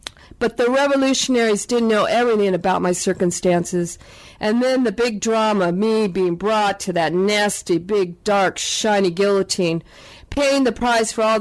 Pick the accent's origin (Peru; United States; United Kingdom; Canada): United States; Sacramento, California; born there; And I was born … in Sacramento on March 8th, 1954.